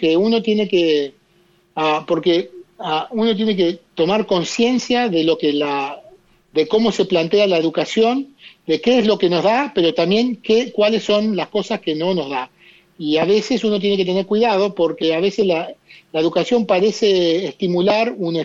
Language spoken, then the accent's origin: Spanish; Argentina; now in Canada; yo soy tan argentino como canadiense